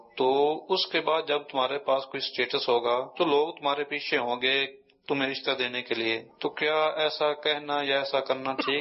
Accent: Okara, Punjab, Pakistan; میں اکاڑا سے ہوں.

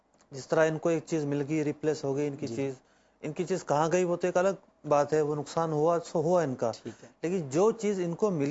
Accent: Jhuddo, Sindh, Pakistan; now in Karachi, Pakistan; میرا تعلق ڈسٹرکٹ میرپور خاص کا شہر ہے جڈو۔

